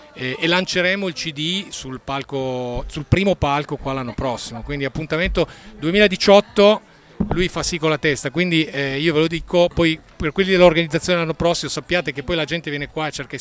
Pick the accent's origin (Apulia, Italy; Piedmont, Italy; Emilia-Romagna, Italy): Piedmont, Italy; Almese; Sì, noi siamo di Torino, in realtà una piccola rappresentanza della band è proprio della Val di Susa, perché siamo di Almese, io e Sara siamo di Almese